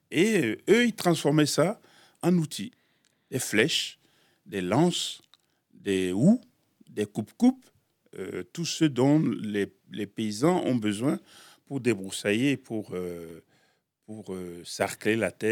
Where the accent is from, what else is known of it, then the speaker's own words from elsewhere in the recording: Togo; l'écrit en écrivant ce qui ne se fait jamais chez moi au Togo. On n'écrit pas des contes, on les raconte.